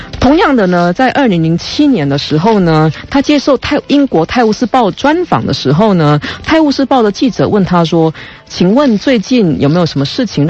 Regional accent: Taiwan; 我们台湾人在那里想象日本人写好多情书给台湾、

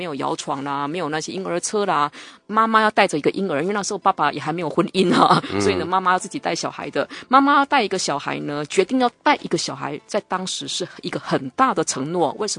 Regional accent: Taiwan; first language Taiwanese Hokkien; Chinese is a second language; 像我家我们小时候是讲台语的啊，没去学校之前我们不会讲北京话，可是去学校马上我们几乎一个学期我们都会了这样子

